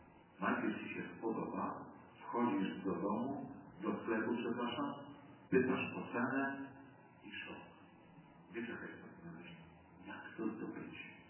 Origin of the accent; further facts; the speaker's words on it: eastern Poland, Poland; accent: eastern; Ja jestem też ze wschodu. Nawet nie tego, że znają Warszawy, że mam akcent wschodni.